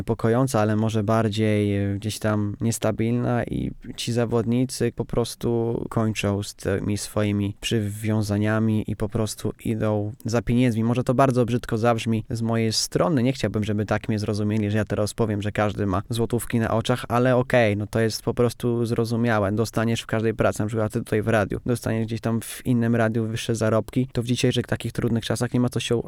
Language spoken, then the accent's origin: Polish; Nowe Miasto Lubawskie, Warmian-Masurian Voivodeship, Poland; Jestem człowiekiem z Nowego Miasta.